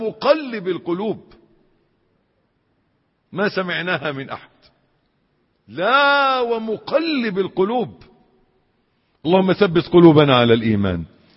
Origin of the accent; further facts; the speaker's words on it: Egypt; إن أحيانا الإنسان يشوف عندنا في مصر كشك الكهرباء